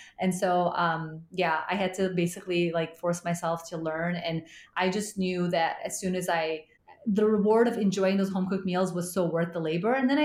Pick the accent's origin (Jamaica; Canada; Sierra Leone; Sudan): Sierra Leone; also born or lived in Zaire; now in United States; I was born in Zaire, actually. And then I lived in Sierra Leone. And so we moved here because there was a civil war that was happening. And so we came to the States as refugees.